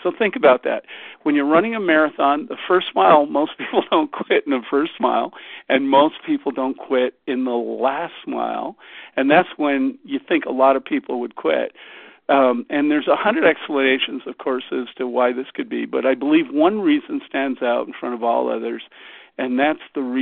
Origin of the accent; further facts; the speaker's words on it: Canada; I'm not American. I came from Canada, so I'm grateful for that.